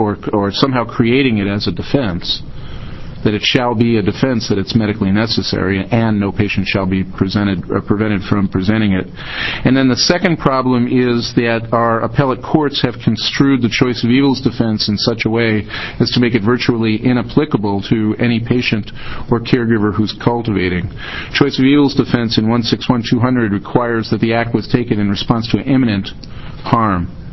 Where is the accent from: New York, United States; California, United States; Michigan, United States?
New York, United States; born there; I was born in New York, so I can talk really fast.